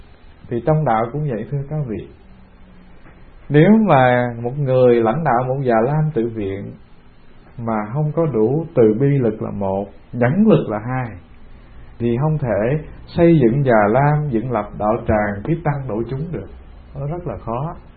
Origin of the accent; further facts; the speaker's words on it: Southern Vietnam, Vietnam; Mình dân miền Nam, nhưng mà ở miền Nam mà mình trả hàng mình không mua thì bị người ta đốt phong long á.